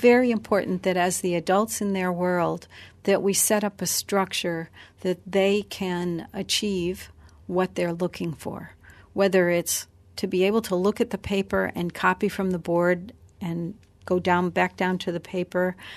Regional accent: United States; Now, I come from the United States. It's a 12-hour time difference.

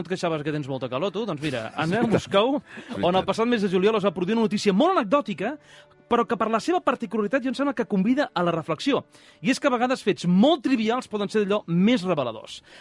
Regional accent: Barcelona, Catalonia, Spain; tinc 70 anys, que vaig fer el Dia de Reis, sóc i visc a Poble Sec, estic jubilada i faig coses... perquè sóc catalana.

